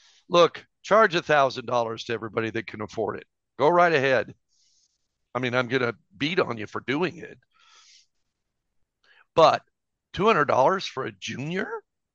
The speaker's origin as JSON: {"language": "English", "town": "Tempe", "region": "Arizona", "country": "United States", "tie": "born or raised there", "said": "We grew up in Tempe, which was probably 15, 20 minutes from Papago, and Papago is the famous golf course in the Phoenix area"}